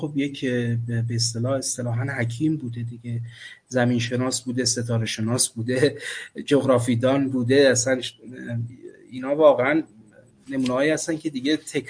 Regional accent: Gilan, Iran; من اهل گیلانم

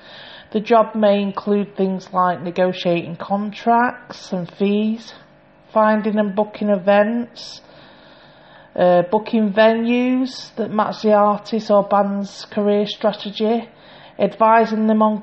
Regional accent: Manchester, North West England, United Kingdom; I'm 32 from Manchester.

